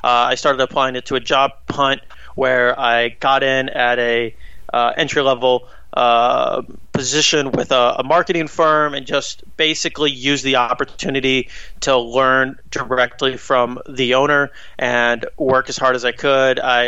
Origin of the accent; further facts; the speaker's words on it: Chicago, Illinois, United States; relaunched it with Chicago back, which is my hometown